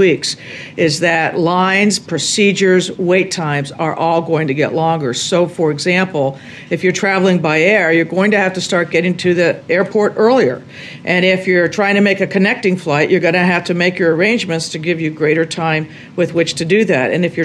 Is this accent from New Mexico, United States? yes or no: yes; New Mexico, United States; I'm from New Mexico originally. I've lived the border and worked that border my whole life.